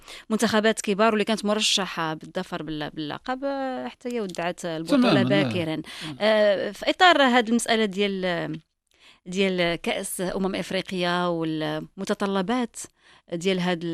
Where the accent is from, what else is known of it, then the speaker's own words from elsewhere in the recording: Morocco; حنا كمجتمع مغربي